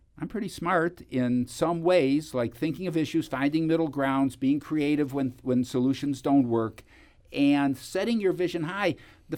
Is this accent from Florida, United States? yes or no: no; Cleveland, Ohio, United States; I come from Cleveland, you know.